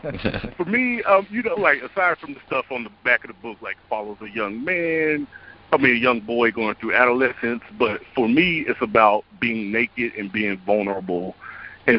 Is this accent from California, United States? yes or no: no; West Virginia, United States; Usually if I tell people I'm from West Virginia, they say, oh, I've been to Richmond before.